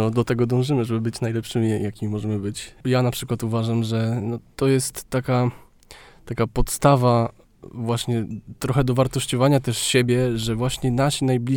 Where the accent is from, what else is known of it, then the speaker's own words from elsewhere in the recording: Warmian-Masurian Voivodeship, Poland; jesteśmy tutaj z Warmii i Mazur, to warmińsko-mazurski też konkurs.